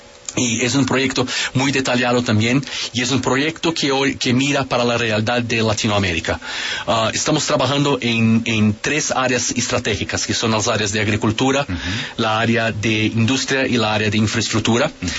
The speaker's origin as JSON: {"language": "Spanish", "region": "São Paulo", "country": "Brazil", "tie": "born or raised there", "second_language": "Spanish", "said": "cuando era niño, en São Paulo, acompañaba mi equipo São Paulo"}